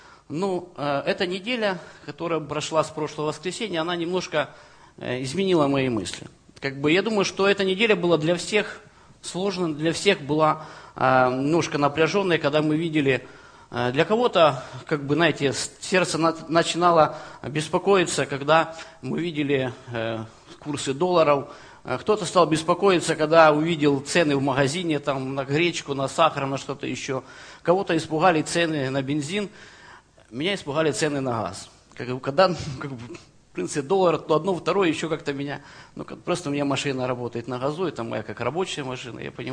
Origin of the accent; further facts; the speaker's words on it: Kramatorsk, Donetsk Oblast, Ukraine; Я из Краматорска. Сейчас уже все знают. Раньше, когда я пришел в Киев, говорил Краматорск, его постоянно путали с Кременчугом.